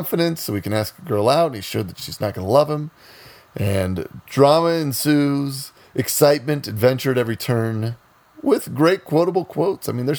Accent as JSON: {"language": "English", "region": "Missouri", "country": "United States", "said": "I'm from Missouri."}